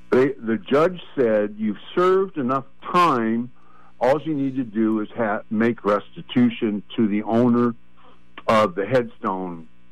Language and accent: English; Oakland, California, United States; also born or lived in Berkeley; Okay, so once upon a time, I was born in Berkeley, raised in Oakland. And then the thing happened that out of high school, Oakland High School, Oakland